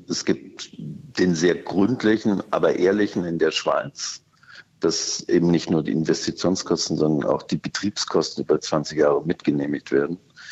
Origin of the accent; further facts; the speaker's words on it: Germany; ich bin ja auch Deutscher